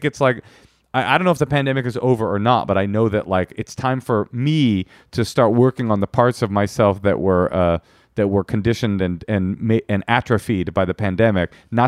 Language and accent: English; California, United States; And I'm from California and historically ferrets were illegal in California.